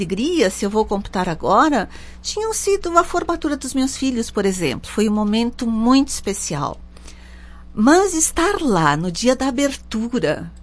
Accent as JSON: {"language": "Portuguese", "town": "Caxias do Sul", "region": "Rio Grande do Sul", "country": "Brazil", "tie": "born or raised there", "said": "Uma cidade onde eu nasci, a cidade onde eu sempre morei, a cidade que eu amo, afinal, né?"}